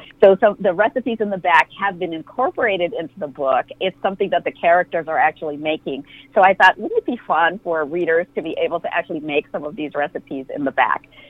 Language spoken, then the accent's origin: English; United States; I would have said, no, you know, I'm largely American. I have been mm-hmm. raised here.